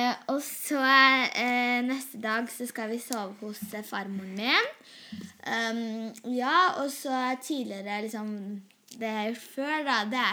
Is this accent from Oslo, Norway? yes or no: yes; Oslo, Norway; Hallo, vi er tre jenter fra Groruddalen bydel.